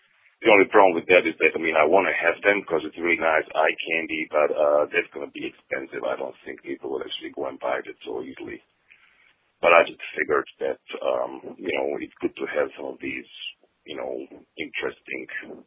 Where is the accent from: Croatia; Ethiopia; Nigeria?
Croatia; English is a second language; also born or lived in Austria / Germany; my, you know, original country of Yugoslavia, which now, of course, is 6 different countries due to the war. So technically I'm from Yugoslavia, but, you know, when people ask me now, I'm from Croatia.